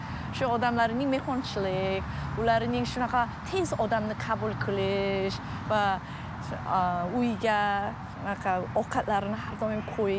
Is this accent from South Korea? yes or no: yes; South Korea; menda shu ichda juda anaqa chuqur ichida koreys madaniyat ham bor. Chunki men Koreyada tug'ilib o'sganman.